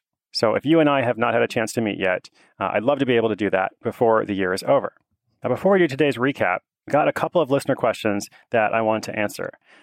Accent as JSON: {"language": "English", "town": "Portland", "region": "Oregon", "country": "United States", "tie": "born or raised there", "said": "and today I'm back in my hometown of Portland, Oregon"}